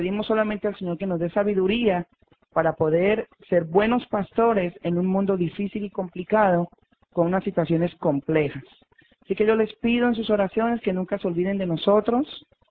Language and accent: Spanish; Colombia; soy natural de Colombia.